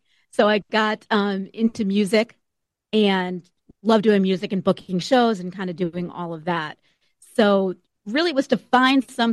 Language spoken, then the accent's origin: English; Massachusetts, United States; And it was great because I grew up in Western Mass. I'm a Hilltown kid. I grew up in the Hilltowns.